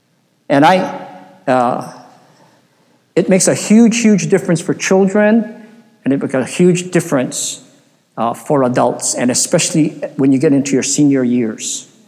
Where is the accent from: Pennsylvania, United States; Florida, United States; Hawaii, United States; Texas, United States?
Hawaii, United States; but he found out we're from Hawaii, and so he squeezed us